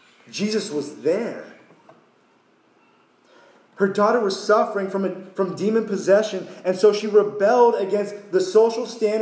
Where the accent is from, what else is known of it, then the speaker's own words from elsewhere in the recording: Long Beach, California, United States; I'm from California, from Long Beach, okay?